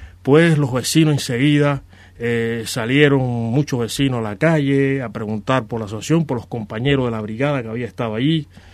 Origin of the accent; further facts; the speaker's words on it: Havana, Cuba; soy de Ciudad de La Habana, y ahí en la barriada me muevo entre 10 de octubre, la barriada de Lauton y el Cotorro